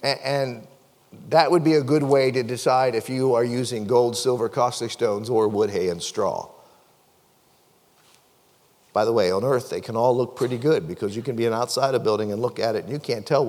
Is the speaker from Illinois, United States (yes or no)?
no; Pennsylvania, United States; Don't you know that y'all, or the way I grew up in Pennsylvania, we would say, don't you know that you-ins are God's temple?